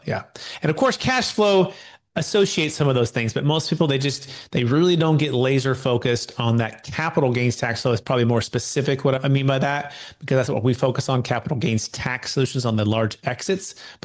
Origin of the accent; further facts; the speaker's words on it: California, United States; And when I grew up in the Bay Area of California, my parents had two young boys, myself and my brother.